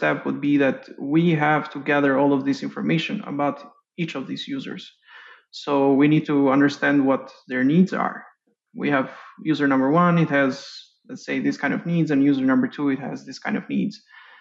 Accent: Tirana, Tirana County, Albania; now in Austin, United States; I grew up in Tirana, Albania.

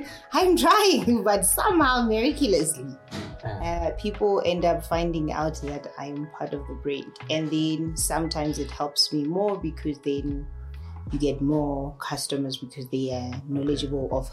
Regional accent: Lesotho; I'm originally born and bred in Lesotho.

